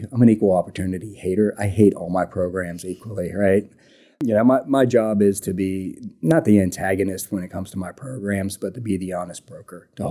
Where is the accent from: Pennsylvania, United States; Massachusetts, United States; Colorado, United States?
Pennsylvania, United States; I was a young guy. I'm from Western Pennsylvania. Came from humble beginnings.